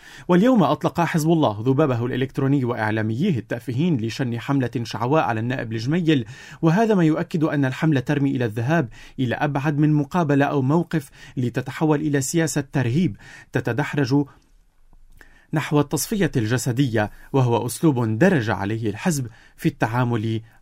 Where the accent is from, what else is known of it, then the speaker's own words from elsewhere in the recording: Lebanon; علينا كلبنانيين